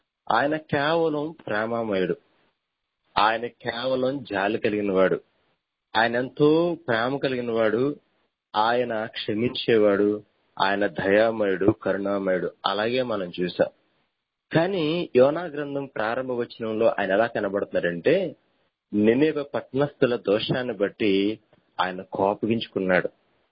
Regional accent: Vetlapalem, Andhra Pradesh, India; దాని తర్వాత 2 రోజులు కూడా మా స్వగ్రామం వేటలపాలెంలోను

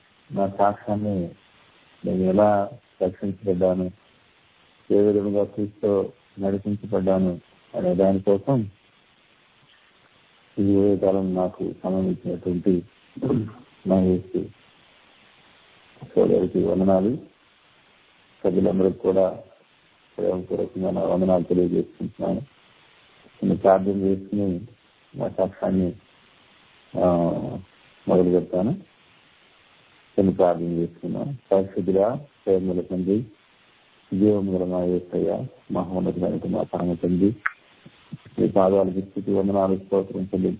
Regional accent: Nidubrolu, Andhra Pradesh, India; మా నాన్నగారు అక్కడికి వచ్చేసారు. మేమంతా అక్కడే ఉండటం జరిగింది. నా పుట్టుక పెరగటం అంతా కూడా నా విద్యా సంస్థం నిడుగురోలు గ్రామం నుంచి జరిగింది.

